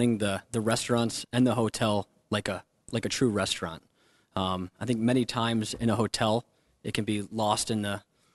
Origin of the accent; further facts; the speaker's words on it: New York, United States; I grew up on Long Island